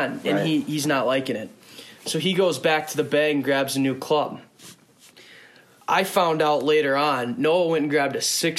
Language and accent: English; Minnesota, United States; And growing up in Minnesota, I kind of idolized the Gophers and wanted to be there.